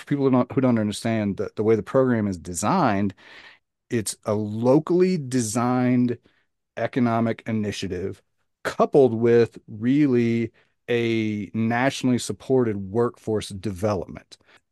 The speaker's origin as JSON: {"language": "English", "region": "Oklahoma", "country": "United States", "said": "So I'm from Southern Oklahoma originally"}